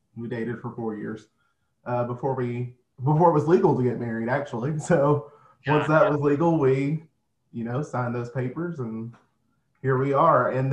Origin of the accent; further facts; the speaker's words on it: Sparta, Tennessee, United States; also born or lived in Chattanooga; No, I'm from Sparta, Tennessee. I lived in Chattanooga for about 6 years. I worked there.